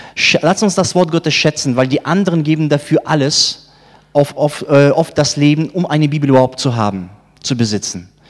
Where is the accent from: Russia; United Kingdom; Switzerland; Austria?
Russia; Siberia; Ich bin selbst in Russland geboren und in Sibirien aufgewachsen.